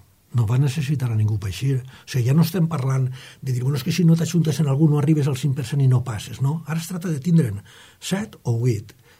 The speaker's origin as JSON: {"language": "Catalan", "town": "Gandia", "region": "Valencian Community", "country": "Spain", "said": "que jo soc de Gandia"}